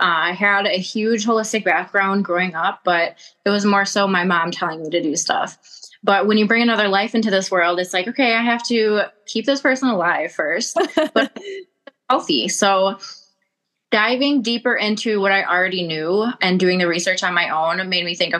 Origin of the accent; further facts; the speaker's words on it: Milwaukee, Wisconsin, United States; Yeah, so I was born and raised for the most part in Milwaukee or surrounding counties, but I was homeschooled for a majority of my life with my two sisters